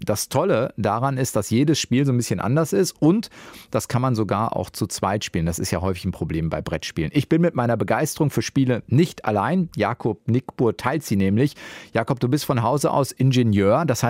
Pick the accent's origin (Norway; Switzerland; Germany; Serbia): Germany; North Rhine-Westphalia; ich komme schließlich aus dem Ruhrgebiet